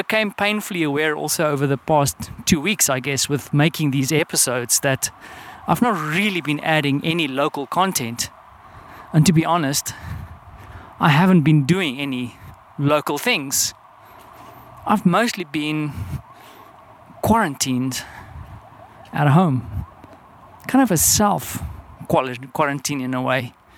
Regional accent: South Africa; I mean, I am South African.

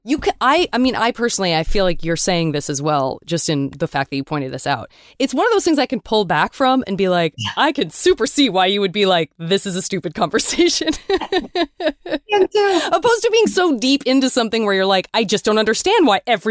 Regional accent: Tucson, Arizona, United States; I'm from Tucson.

